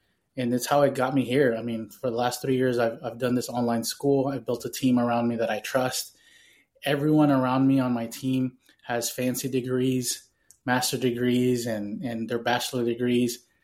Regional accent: Texas, United States; now in Dallas, United States; I'm from Texas. I'm in the Dallas area. I'm originally from South Texas

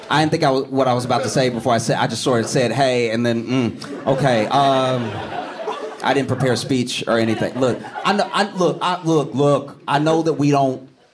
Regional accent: Louisiana, United States; I grew up in Louisiana, so I knew about Juneteenth being so close to Texas and it was celebrated in Louisiana from a young age.

